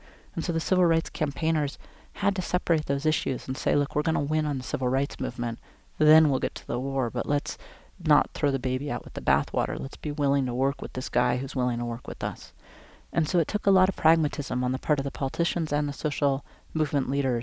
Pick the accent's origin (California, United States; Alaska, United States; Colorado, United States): Alaska, United States; I grew up in Alaska